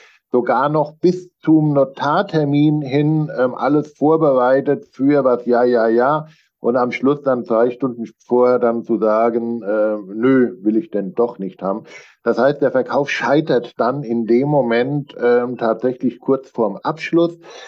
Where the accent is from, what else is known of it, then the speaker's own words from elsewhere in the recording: Alzey, Rhineland-Palatinate, Germany; born there; moved away as an adult; now in Hamburg, Germany; Ich bin ein gebürtiger Rheinhesse, geboren in Alzey, kleines Weinstädtchen Mainz, Worms, Bingen, Bad Kreuznach.